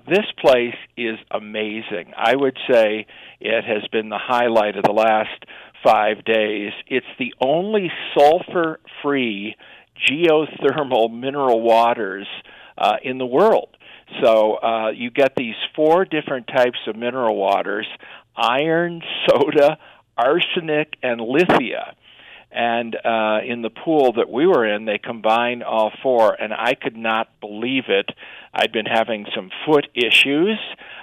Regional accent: Chicago, Illinois, United States; when I was, of course, growing up in Chicago on the north side, North Shore of Chicago

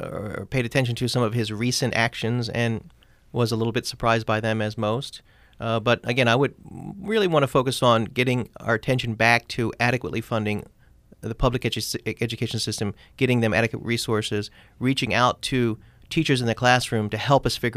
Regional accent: Maryland, United States; I grew up in Maryland. I spent high school, college, and medical school in Maryland in the Baltimore area.

